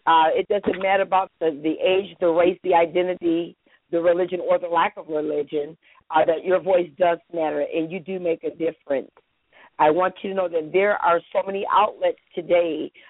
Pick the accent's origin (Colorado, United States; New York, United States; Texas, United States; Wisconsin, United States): New York, United States; Niagara Falls; moved away as an adult; now in Atlanta, United States; I'm really from Niagara Falls, New York. I moved to the Atlanta area not even 2 years ago